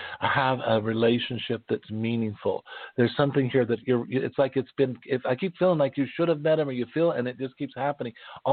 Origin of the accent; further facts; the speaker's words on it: Wyoming, United States; born there; So those of you know that, you know, I was born in Wyoming, and they say we're a little rough.